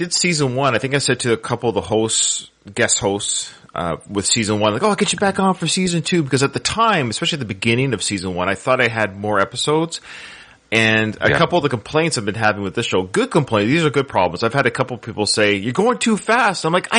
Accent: Canada; Canada, my home country, absolutely sucks.

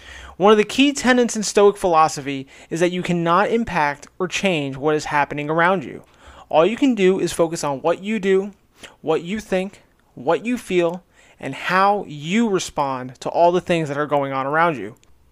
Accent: New Jersey, United States; Okay, you're not far from where I was. I was from Warren County.

